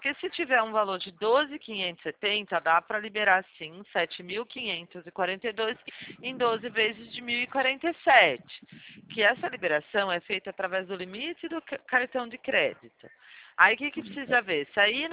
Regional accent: Limeira, São Paulo, Brazil; Eu sou de Limeira, do interior de São Paulo.

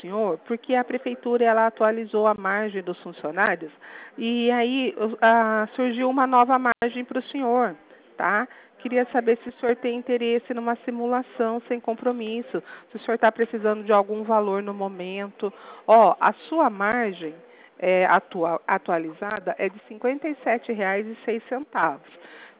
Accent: Limeira, São Paulo, Brazil; Ah, eu sou daqui de Limeira.

